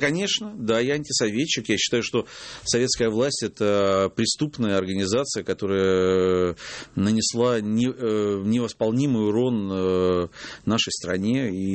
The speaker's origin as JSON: {"language": "Russian", "town": "Lviv", "region": "Lviv Oblast", "country": "Ukraine", "tie": "born there", "said": "Да, я вообще родился во Львове"}